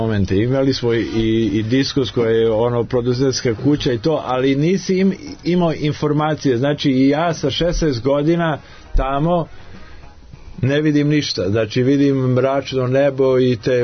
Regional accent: Aleksandrovac, Šumadija and Western Serbia, Serbia; born there; ja sam rođen u Aleksandrovcu, u jednom malom gradu

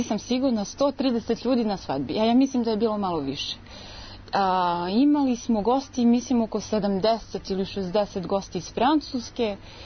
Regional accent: Pirot, Pirot District, Serbia; born there; Ja sam rođena u Pirotu. Majka mi iz Beograda, otac iz Pirota.

